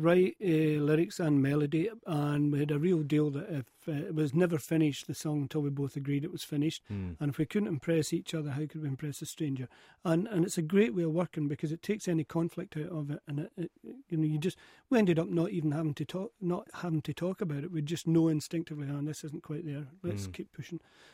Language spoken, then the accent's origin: English; Scotland, United Kingdom; See, I'm a first generation Scot. I'm really Irish.